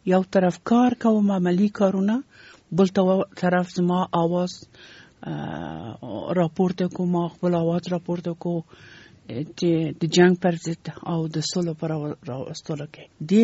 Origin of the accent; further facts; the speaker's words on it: Kabul, Afghanistan; زه د کابل یم او په کابل ښار کې پیدا شوم